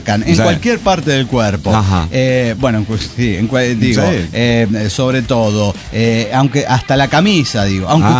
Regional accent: Toluca, State of Mexico, Mexico; de Toluca la Bella.

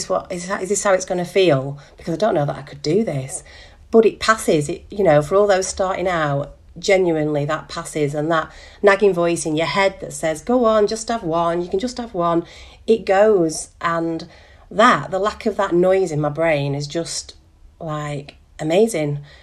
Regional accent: North West England, United Kingdom; I'm from Lancashire, 45.

